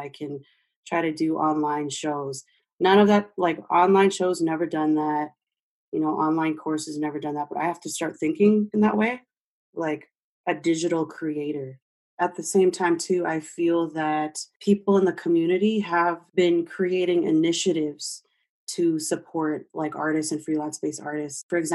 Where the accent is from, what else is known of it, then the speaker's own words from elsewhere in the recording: Canada; which I paid a P2 visa for as a Canadian.